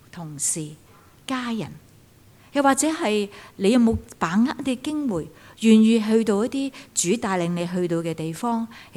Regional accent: Hong Kong; 如果这两个门徒是我们香港人，就一定会怎样？

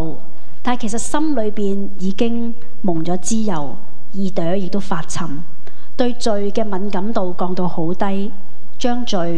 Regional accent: Hong Kong; 这四个月作为香港人真的很难过

